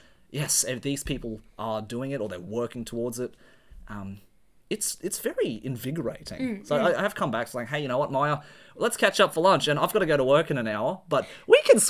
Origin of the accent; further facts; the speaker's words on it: Australia; we're two Australian cosplayers who'll be representing Australia in August